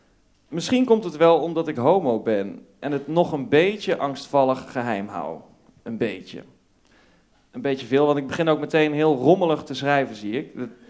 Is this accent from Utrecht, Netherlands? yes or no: no; North Brabant, Netherlands; Oh ja, ik kom uit Brabant. Ik groeide op in Brabant in een klein dorpje.